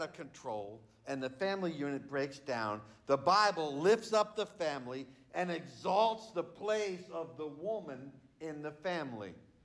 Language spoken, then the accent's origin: English; New Jersey, United States; When I was a kid, the 1970s, growing up in New Jersey